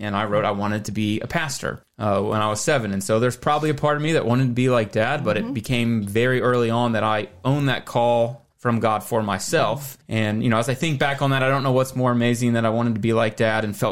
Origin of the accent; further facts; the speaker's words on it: Front Royal, Virginia, United States; now in Harrisonburg, United States; I'm from the Valley, grew up in Front Royal, Virginia. My father is a United Methodist pastor, retired now, and so he served there in Front Royal